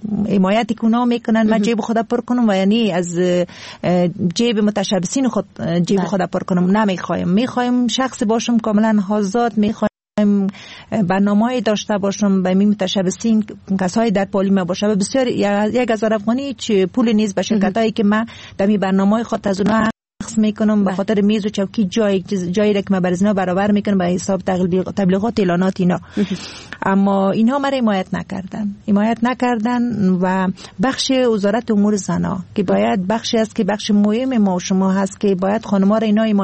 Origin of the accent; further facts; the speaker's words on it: Kabul, Afghanistan; خودم از کابل هستم